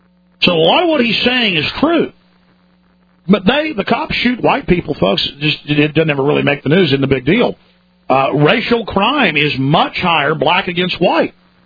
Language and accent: English; Dallas, Texas, United States; I experienced black racism against myself growing up in Dallas, Texas.